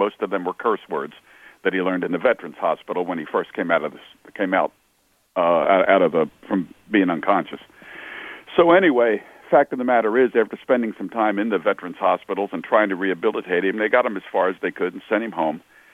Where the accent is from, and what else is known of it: Philadelphia, Pennsylvania, United States; born or raised there